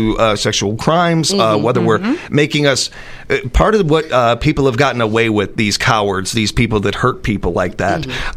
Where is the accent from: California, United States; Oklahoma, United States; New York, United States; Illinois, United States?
Illinois, United States; They found out I was from Illinois, too.